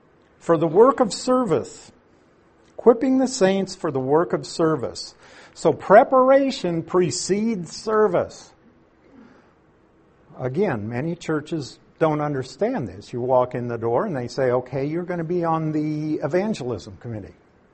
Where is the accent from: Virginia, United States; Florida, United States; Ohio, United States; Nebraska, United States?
Nebraska, United States; of course he comes to my mind because I'm from Nebraska and he was from Lincoln